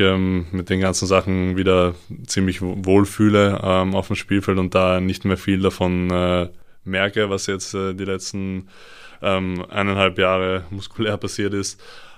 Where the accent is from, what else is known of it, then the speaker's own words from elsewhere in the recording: Austria; als Österreicher